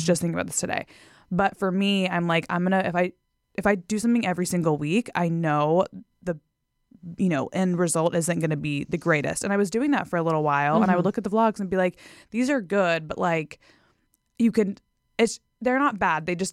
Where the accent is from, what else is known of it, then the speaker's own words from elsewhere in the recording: Texas, United States; So I grew up in Texas. I went to Texas A&M University. I was a different person back then. Mm-hmm. But yeah, I'm from Texas. That's where I say I'm from, at least.